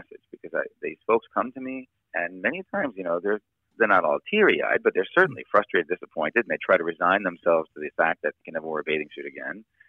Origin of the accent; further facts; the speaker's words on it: Levittown, New York, United States; I grew up in Levittown on Long Island, and there were cabinet makers and electricians and auto mechanics and things.